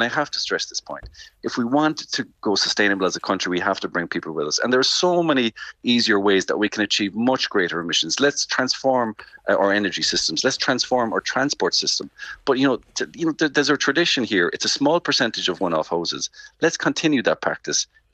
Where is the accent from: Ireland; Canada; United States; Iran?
Ireland; Clonakilty, Munster; I'm here in Clonakilty. I'm born and bred in Clonakilty. I've never lived anywhere else but Clonakilty.